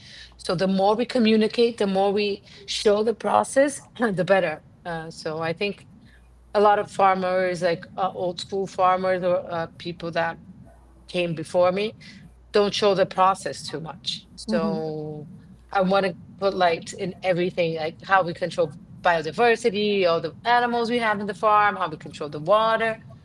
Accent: São Paulo, Brazil; Oh yeah, I'm from Sao Paulo. I actually live in Sao Paulo. I commute every other week. I get on a plane and come here.

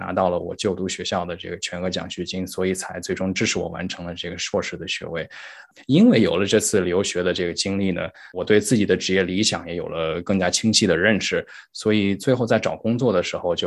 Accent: Qingdao, Shandong, China; born there; moved away as an adult; now in Beijing, China; 我是出生在中国山东青岛的一个农村

